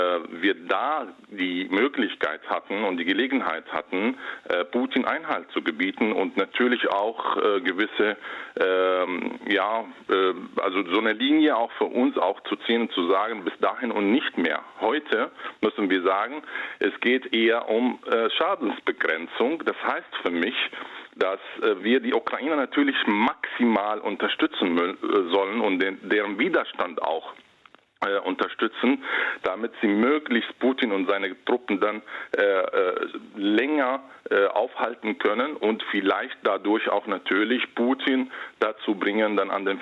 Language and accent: German; Germany; worauf ich persönlich als Deutscher stolz bin, muss ich sagen